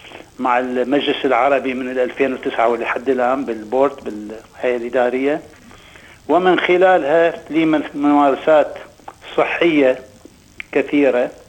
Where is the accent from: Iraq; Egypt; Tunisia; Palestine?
Iraq; moved away; أنا وصلت هون ديسمبر 2005، وبناء على رغبة وإلحاح زملائي من الناطقين باللغة العربية، عندنا في العراق في بغداد نادي اسمه نادي الهندية